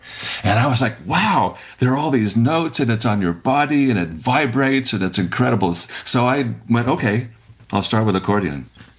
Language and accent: English; San Diego, California, United States; born there; also born or lived in Rhode Island / North Carolina; San Diego, California, born, military family. My father was in the Navy. So we moved. I lived in San Diego 4 different times.